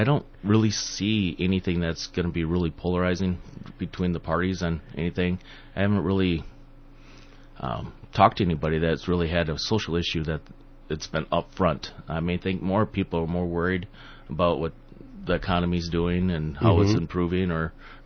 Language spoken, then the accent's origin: English; Faribault, Minnesota, United States; No, actually, I was born and raised in Faribault. Then we moved over there, and it's been a great decision.